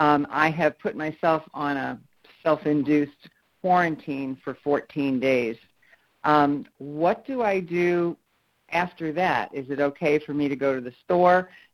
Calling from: Indianapolis, Indiana, United States; I'm calling from Indianapolis.

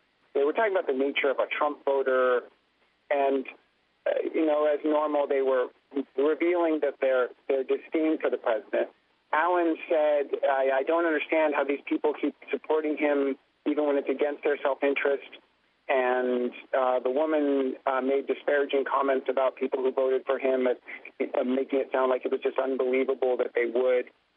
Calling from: Stillwater, New York, United States; I'm calling from Stillwater, New York.

